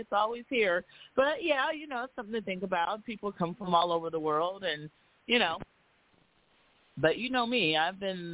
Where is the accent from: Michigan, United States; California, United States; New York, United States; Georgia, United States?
California, United States; I'm from Cali, but I don't find the food here all that great